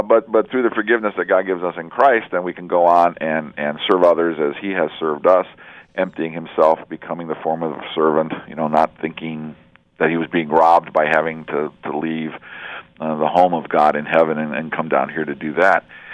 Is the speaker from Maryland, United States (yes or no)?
no; Cleveland, Ohio, United States; And I'm from Cleveland. Hello, Cleveland area people.